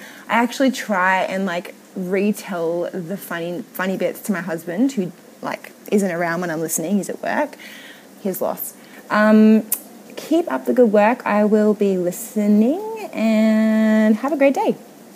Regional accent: Sydney, New South Wales, Australia; I'm from Sydney, Australia.

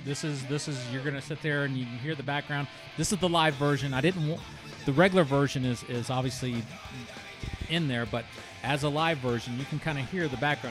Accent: California, United States; This is a punk rock band from Hermosa Beach, California, my home state.

